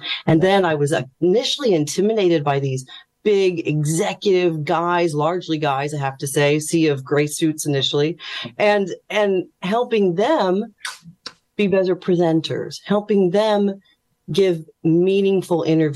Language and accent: English; United States; now in Dublin, Ireland; I'll just quickly say from the accent that you're hearing, I'm an American.